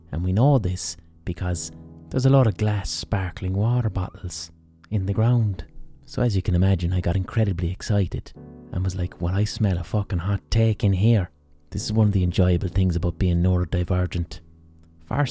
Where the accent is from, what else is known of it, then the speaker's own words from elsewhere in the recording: Ireland; caused me right now as an Irish person to be surrounded by bottles of sparkling water?